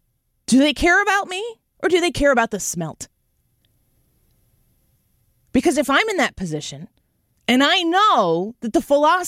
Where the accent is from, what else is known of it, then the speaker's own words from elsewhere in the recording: Illinois, United States; because I come from Illinois. I drive by landfills every day.